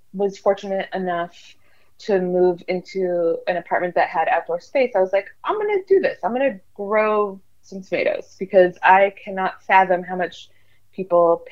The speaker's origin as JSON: {"language": "English", "region": "California", "country": "United States", "tie": "born or raised there", "said": "I grew up in California with my mom. She always had a garden."}